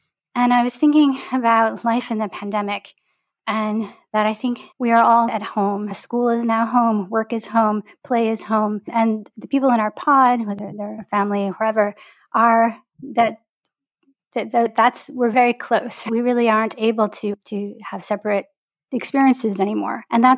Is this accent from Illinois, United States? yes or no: no; Detroit, Michigan, United States; It's about a coming-of-age story of a girl growing up in Detroit, where I grew up